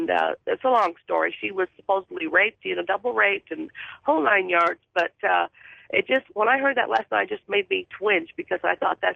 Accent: Vernal, Utah, United States; also born or lived in Roosevelt; now in Springfield, United States; I was born in Roosevelt, Utah, 53 years ago, and was raised in Vernal.

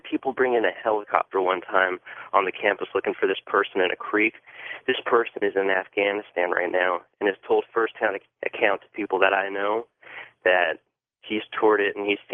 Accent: California, United States; 22 years old, growing up in the East Bay, 25 miles from San Francisco

